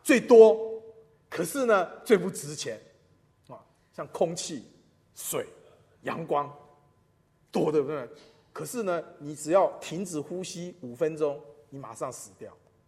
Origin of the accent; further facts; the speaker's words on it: Taiwan; first language Taiwanese Hokkien; Chinese is a second language; 我是一个台湾孩子，台语叫台湾音啊，我出生在台湾，然后呢我从小六岁以前都讲台语，六岁以后呢全部都是讲国语